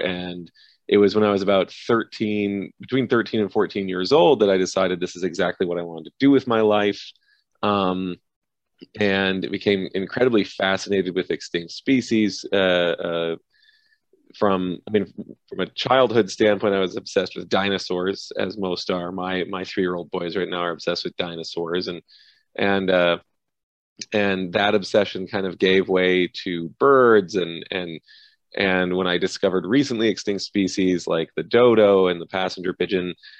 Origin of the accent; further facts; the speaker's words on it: North Dakota, United States; I was born and raised in Western North Dakota, near Theodore Roosevelt National Park.